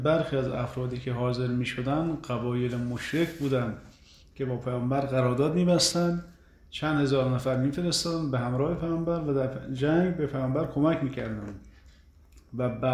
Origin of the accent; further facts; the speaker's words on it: Karaj, Alborz, Iran; born there; با این که بنده در کرج متولد شدم و شاهد بودم که خیلی فارسی بلد نبودن